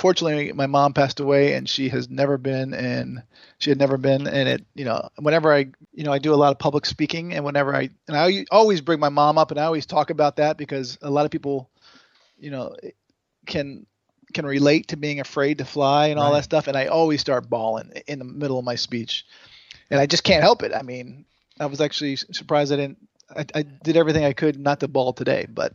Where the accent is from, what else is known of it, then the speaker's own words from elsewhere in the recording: Connecticut, United States; You know, I grew up in Connecticut, and I was always fascinated with travel.